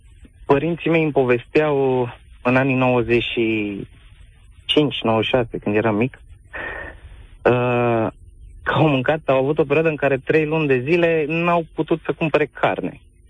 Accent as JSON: {"language": "Romanian", "country": "Romania", "said": "cum suntem noi ca români, cum e viața aici în România, cu bune, cu rele"}